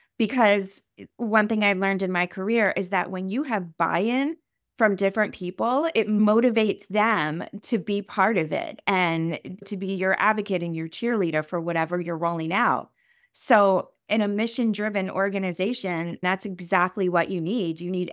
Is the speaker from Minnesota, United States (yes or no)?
no; Maryland, United States; I am from the East Coast, from Maryland. We're a big water state. We are the Chesapeake Bay right in the middle of us. And I grew up on the Bay, and I just had a love of the water.